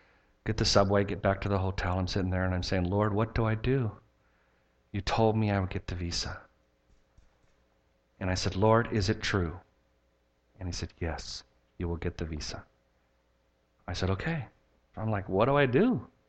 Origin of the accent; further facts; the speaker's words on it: United States; I'm not a European citizen. I don't have a European address. I'm an American.